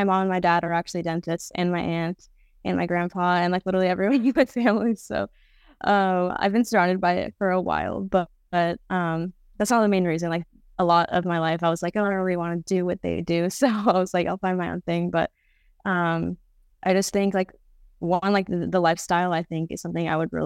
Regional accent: Rancho Palos Verdes, California, United States; I'm originally from Rancho Palos Verdes, California, which is like an hour south of LA.

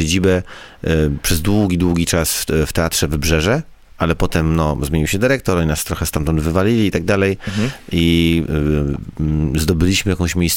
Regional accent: Pruszcz Gdański, Pomeranian Voivodeship, Poland; No ja jestem z Pruszcza.

